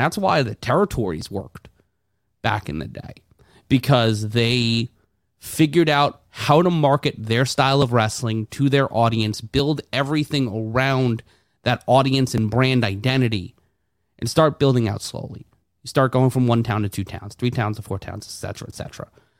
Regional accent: Brooklyn, New York, United States; I grew up like 2 miles away from the Bell House. I grew up in Sunset Park, Brooklyn

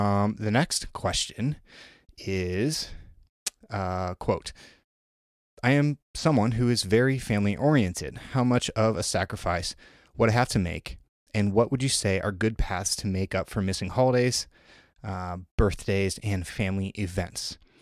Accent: Georgia, United States; I'm more interested in going to Colorado than staying in my home state.

